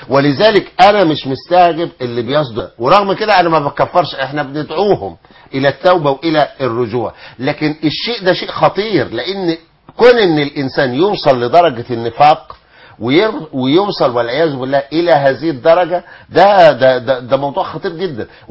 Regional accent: Egypt; لكن احنا عندنا في مصر هنا عندنا المعظم عايز ديمقراطية

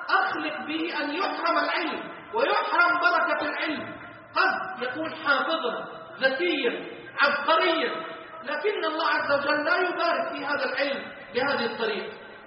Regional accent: Egypt; عندنا في مصر

